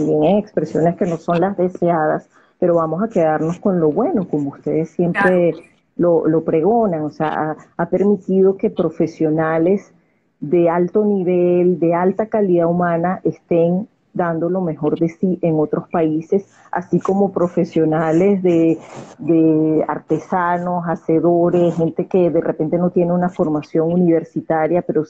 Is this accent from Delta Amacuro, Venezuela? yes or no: no; Caracas, Capital District, Venezuela; Me voy con mi Ávila porque ahí sí soy caraqueña